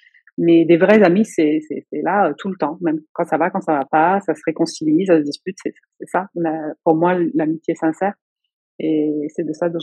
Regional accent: Italy; n'importe quelle chanson napolitaine, je suis instantanément chez moi en Italie.

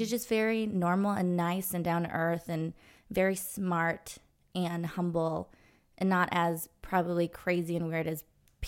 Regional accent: Los Angeles, California, United States; I did. I grew up in Los Angeles.

